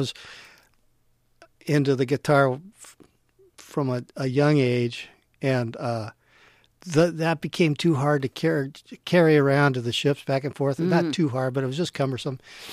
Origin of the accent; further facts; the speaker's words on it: Santa Barbara, California, United States; Santa Barbara.